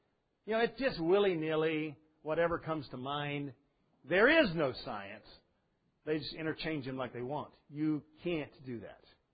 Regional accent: England, United Kingdom; because I'm an Englishman

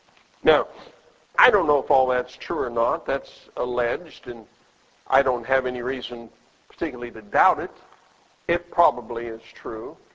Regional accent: Colorado, United States; I grew up in Colorado.

